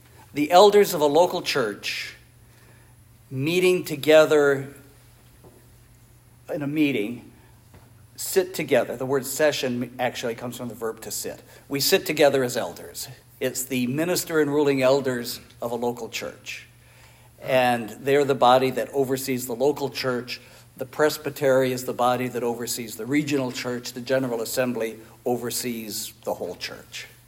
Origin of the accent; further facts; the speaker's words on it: Eritrea; born there; I'm actually Afro-American, in case you didn't notice. I was born in Eritrea, East Africa. My parents were missionaries there.